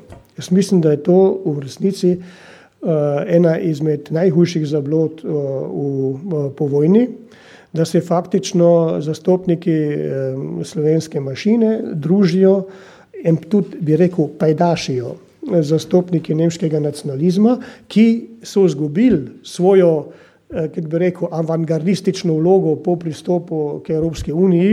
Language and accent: Slovenian; Carinthia, Austria; s katero se imamo kot koroški Slovenci pogajati ali pa štritati